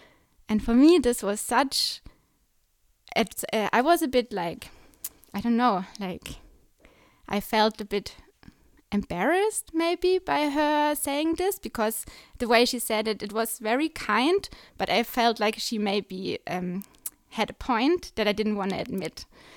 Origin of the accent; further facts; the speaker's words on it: Germany; maybe because she's from England, I'm from Germany, and we both like talked about our experience being in Myanmar.